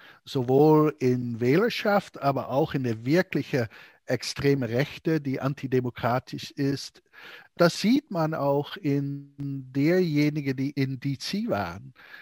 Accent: Netherlands; German is a second language; Ach, ich komme aus den Niederlanden

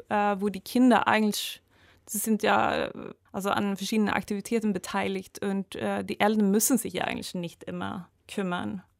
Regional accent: Sweden; Ich komme ja aus Schweden, bin vielleicht so ein bisschen pessimistischer.

